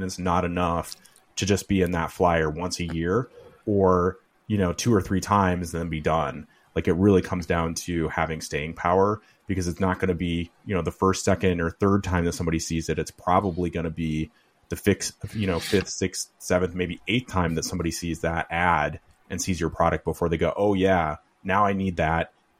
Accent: Midwest, United States; accent: Midwestern; I wonder, it's probably my Midwestern accent that makes it want to be a hard

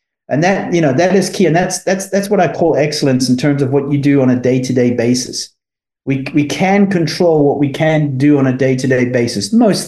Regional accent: South Africa; I was brought up in South Africa, so we have a bit of common, speak a bit of Afrikaans

